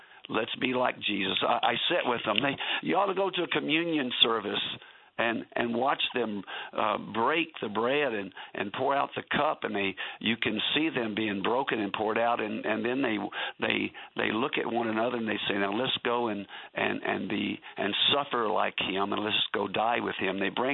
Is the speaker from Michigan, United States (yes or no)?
no; Kentucky, United States; or where I grew up in Kentucky.